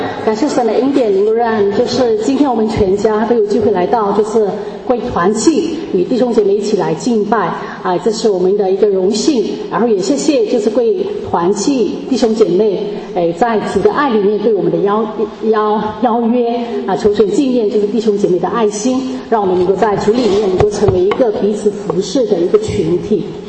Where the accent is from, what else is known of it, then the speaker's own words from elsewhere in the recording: Myanmar; accent: Burmese Chinese; 而我本身是缅甸的华侨，所以呢，在我讲话和在语言的表达各方面，应该是会带有缅甸华人的味道